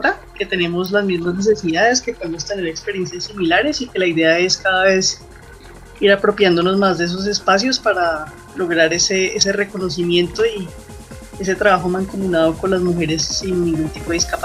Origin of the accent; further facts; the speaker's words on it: Bogotá, Colombia; en su mayoría seguimos siendo bogotanas